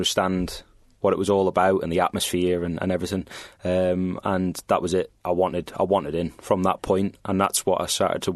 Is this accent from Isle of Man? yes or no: yes; Isle of Man; accent: Irish twang; also born or lived in Southern Ireland; I actually spent 8 years of my childhood in Southern Ireland. My mum is Irish, hence why I've got like that Irish twang every now and then in my accent. And when I moved back to the Isle of Man in 2010